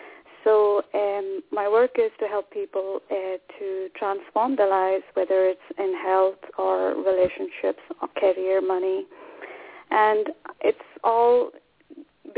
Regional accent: India; moved away as an adult; now in Scotland; I live in Scotland, but I come from India, and I've been here since 2003, and kind of made this my home now, for now at least.

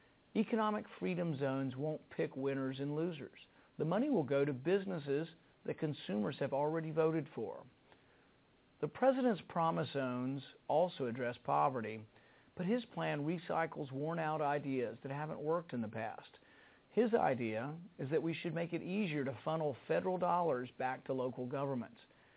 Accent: Kentucky, United States; including my home state of Kentucky

